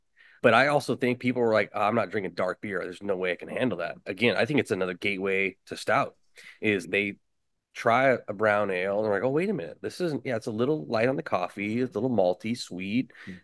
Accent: Oakhurst, California, United States; we grew up in Oakhurst and we went to high school and there was a place called Danny's

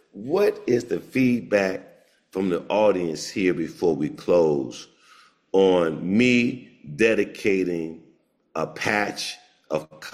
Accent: Oklahoma, United States; so I'm from Oklahoma. Mm-hmm. And I made my first quarter picking cotton.

